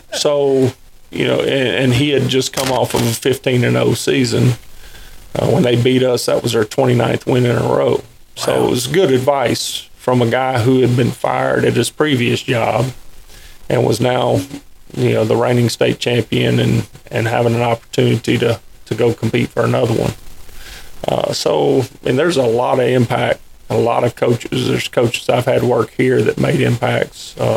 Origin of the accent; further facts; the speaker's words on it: Alabaster, Alabama, United States; That was home to me. That's where I grew up, played. I grew up in Alabaster. I mean, that was home.